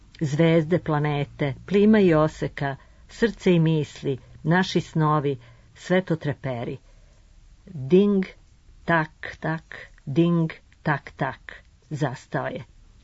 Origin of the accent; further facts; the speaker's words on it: Zemun, Belgrade, Serbia; putovanje moj rodni grad Zemun